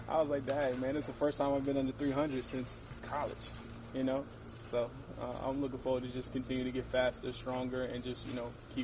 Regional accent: New York City, New York, United States; I'm from New York City. All those good things, you know, taken into consideration.

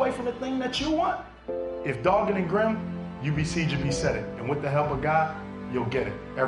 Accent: Philadelphia, Pennsylvania, United States; I grew up in North Philly, you know what I mean? Anybody that knows anything about Philly, you know.

